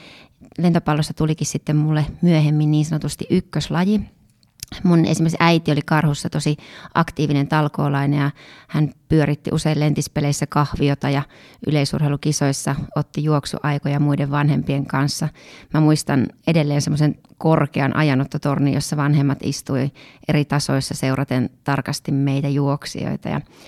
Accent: Kauhajoki, South Ostrobothnia, Finland; No mä olen kotoisin Pohjanmaalta ja Kauhajoelta.

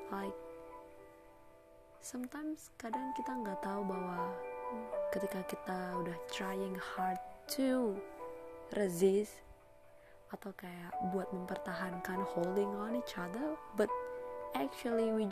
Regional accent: Indonesia; English is a second language; I just want to switch my language with Indonesian language because I'm from Indonesia.

